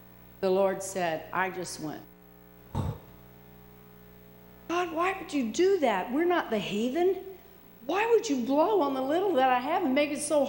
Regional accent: Arkansas, United States; now in Ohio, United States; I came from Arkansas.

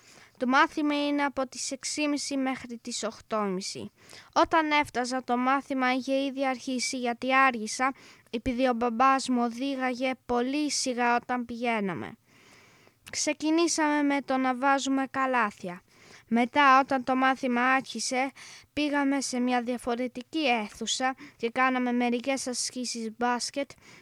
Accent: England, United Kingdom; Greek is a second language; είμαι 11 και είμαι Άγγλος. Η μαμά μου είναι Ελληνίδα και θέλει αυτή να μάθω εγώ ελληνικά.

